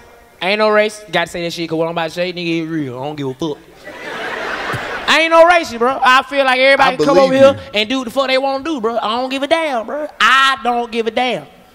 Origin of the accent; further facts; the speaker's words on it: Atlanta, Georgia, United States; Hey, I'm from Atlanta.